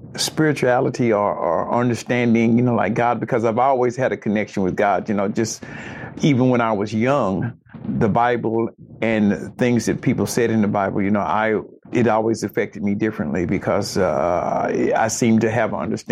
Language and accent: English; Knoxville, Tennessee, United States; I was born in Detroit, and I was grew up in Knoxville, Tennessee. And so I definitely do consider myself a Tennessean